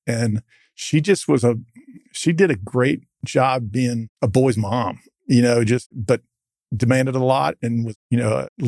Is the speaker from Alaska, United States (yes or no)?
no; Houston, Texas, United States; also born or lived in Jacksonville / Minneapolis / Minnetonka; I was born in Jacksonville, Florida, which is a great spot, and then moved pretty quickly to Minneapolis, Minnesota, then again to Minnetonka, Minnesota, and then to Houston, Texas for elementary school and junior high.